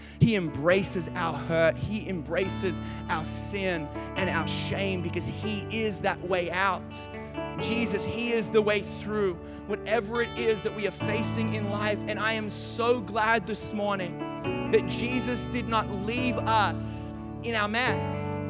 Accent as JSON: {"language": "English", "country": "Australia", "lives_now": "United States", "said": "like we're Australian, and Australians can swim, and so I know we live in the U.S."}